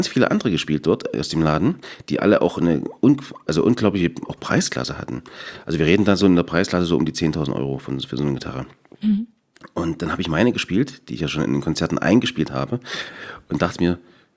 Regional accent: Saxony, Germany; Ich bin durch und durch Erzgebirger

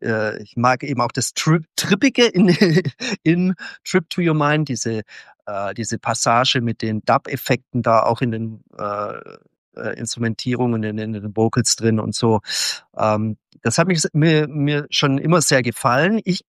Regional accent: Leonberg, Baden-Württemberg, Germany; born there; also ich bin ja gebürtig aus Leonberg, eine Vorort, sagen wir mal, von Stuttgart.

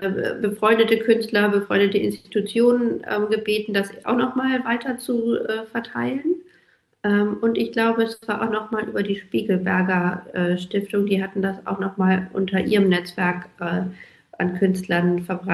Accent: Hamburg, Germany; Ich bin in Hamburg aufgewachsen

